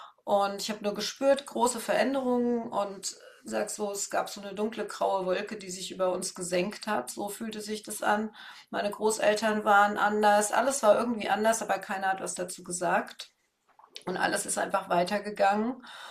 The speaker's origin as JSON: {"language": "German", "town": "Darmstadt", "region": "Hesse", "country": "Germany", "said": "Ich komme aus Darmstadt. Das ist in der Nähe von Frankfurt. Ich werde jetzt 65 Jahre alt und bin seit letztem Sommer Oma."}